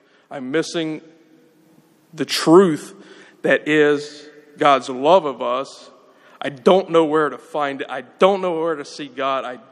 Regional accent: Prattville, Alabama, United States; growing up in Prattville, in very Protestant Alabama, like I said, I went to high school with 2,100 students, public school in Alabama, okay? I was one of 25 Catholics, maybe, in a school of 2,100.

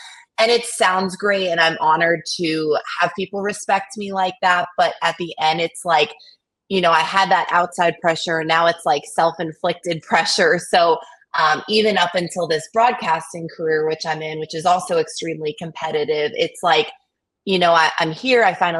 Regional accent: New York, United States; because I'm from Long Island, New York. Lacrosse is what everyone does.

